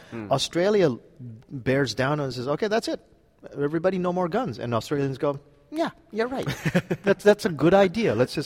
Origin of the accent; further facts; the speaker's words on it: Canada; speaking as someone who actually, I grew up in Canada